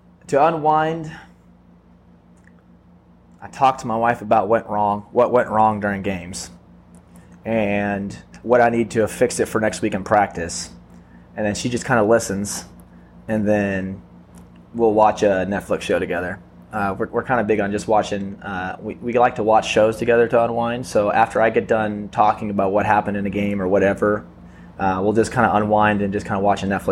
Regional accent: Concordia, Missouri, United States; I traveled around a lot growing up, but I grew up primarily in Concordia.

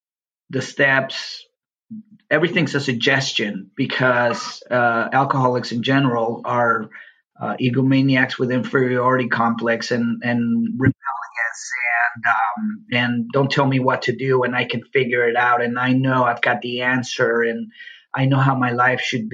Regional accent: Los Angeles, California, United States; also born or lived in Tijuana, Mexico; But growing up, I grew up in Los Angeles in a predominantly white neighborhood in the Valley back in the 70s.

